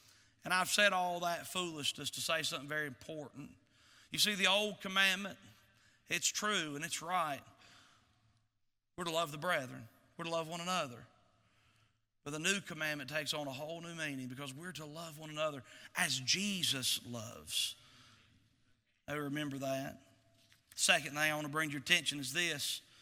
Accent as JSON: {"language": "English", "town": "Chilhowie", "region": "Virginia", "country": "United States", "tie": "born or raised there", "said": "I grew up in Chilhowee, Virginia, and we're country, and I'm a country bumpkin, and how many of you think I've got an accent?"}